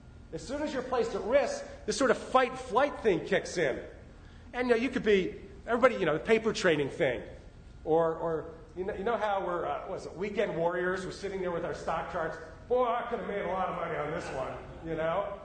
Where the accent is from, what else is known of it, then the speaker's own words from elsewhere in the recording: Littleton, Colorado, United States; I'm from Littleton, Colorado.